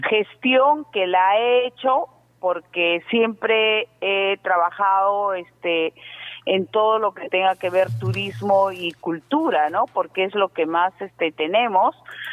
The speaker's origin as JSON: {"language": "Spanish", "country": "Peru", "said": "primeramente sentirnos orgullosos como peruanos, es hermoso"}